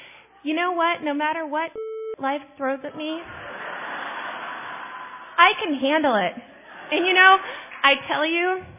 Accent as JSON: {"language": "English", "town": "Juneau", "region": "Alaska", "country": "United States", "said": "from Little Juneau, Alaska"}